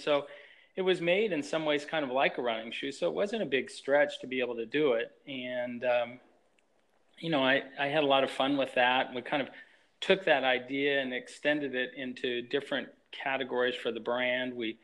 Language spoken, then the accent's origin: English; Colorado, United States; Sure. I mean, I grew up in Colorado. It was a great place to grow up.